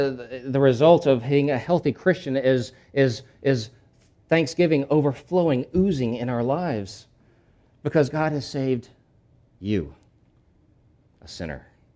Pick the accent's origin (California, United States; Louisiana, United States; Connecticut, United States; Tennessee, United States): Louisiana, United States; Now, as y'all know, I'm from Louisiana, And in my part of Louisiana, there are levees along the Mississippi River, practically all the way to the Gulf.